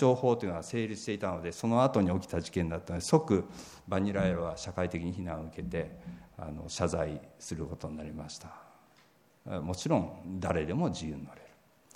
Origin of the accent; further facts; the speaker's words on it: Osaka, Japan; 僕も大阪なんですけども